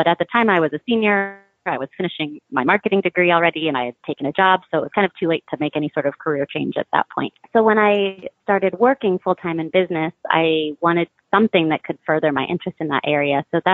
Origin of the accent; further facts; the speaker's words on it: St. Louis, Missouri, United States; So I grew up in St. Louis, Missouri, which is where I am now.